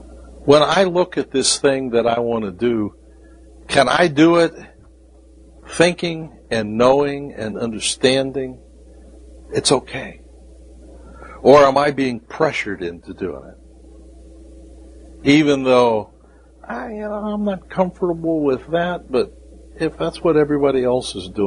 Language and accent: English; Massillon, Ohio, United States; nothing gave me greater pleasure than to top that hill and see Massillon, Ohio's lights shining up on the hill. I'm coming home.